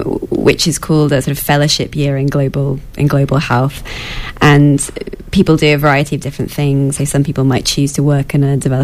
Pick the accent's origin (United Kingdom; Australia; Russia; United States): United Kingdom; I'm a doctor from Britain, as I've said.